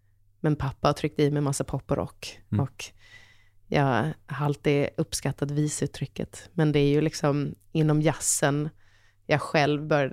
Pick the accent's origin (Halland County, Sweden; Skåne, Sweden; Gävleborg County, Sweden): Halland County, Sweden; jag är en hallänning